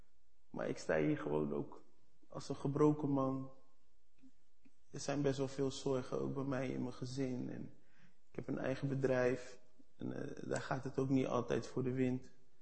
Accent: Rotterdam, South Holland, Netherlands; Ik kom uit Rotterdam. Ik ben 43 jaar. Ik ben van Surinaamse afkomst.

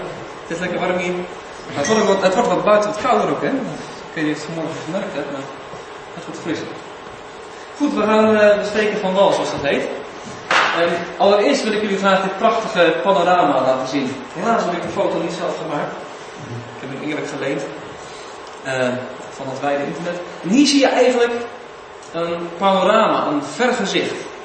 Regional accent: Dordrecht, South Holland, Netherlands; born there; now in Kampen, Netherlands; Geboren in Dordrecht. Dat is niet heel ver van hier. Woonachtig in Kampen. Dat is iets verder van hier.

